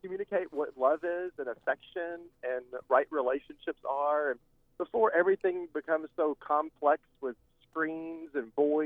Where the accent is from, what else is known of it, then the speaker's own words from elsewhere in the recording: Memphis, Tennessee, United States; Well, I was born and raised here in Memphis.